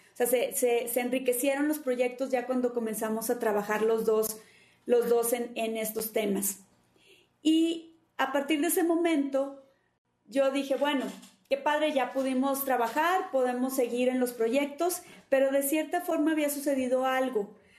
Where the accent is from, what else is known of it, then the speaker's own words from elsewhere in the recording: Nuevo León, Mexico; yo vengo de Nuevo León, yo vivo en Monterrey, soy de Guadalajara, Nuevo León y, Nuevo León en México